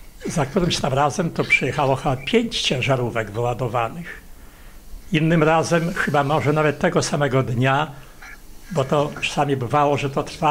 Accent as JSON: {"language": "Polish", "town": "Vilnius", "region": "Vilnius County", "country": "Lithuania", "said": "ja chciałbym jako Wilnianin, który od początku, od 1939 roku"}